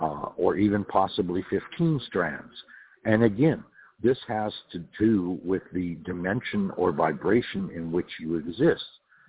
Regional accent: Santa Monica, California, United States; I am originally from California, and that is where I grew up. I was born in Santa Monica back in the 50s, and so I am currently 65.

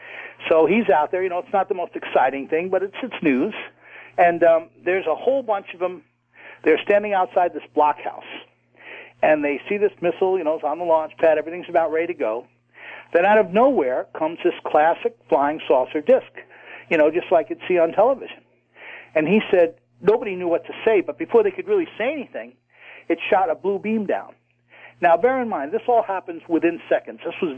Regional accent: New York, United States; Long Island, where I live, I was brought up in Long Island

